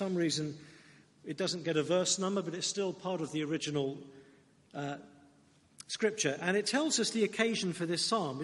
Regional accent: Maidenhead, South East England, United Kingdom; I live in Maidenhead. It's in Berkshire.

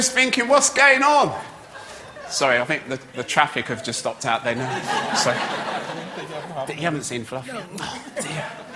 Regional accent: London, United Kingdom; when I was growing up in East London at school

